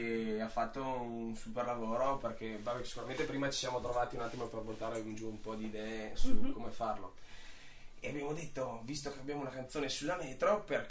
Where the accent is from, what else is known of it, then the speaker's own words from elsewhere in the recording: Verona, Veneto, Italy; Noi diciamo che siamo da Verona, però specifichiamo comunque noi siamo della Verona.